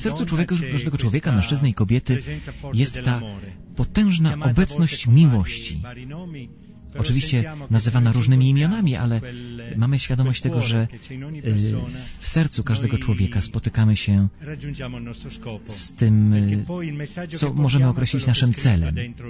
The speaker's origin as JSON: {"language": "Polish", "country": "Spain", "second_language": "Polish", "said": "Jestem Hiszpanem, gram na basie i saksofonie."}